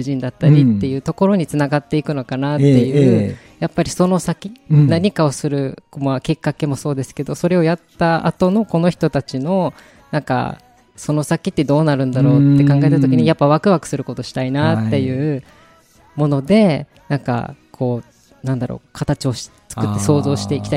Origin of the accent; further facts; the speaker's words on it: Okinawa, Japan; やっぱ沖縄から来たからっていうので、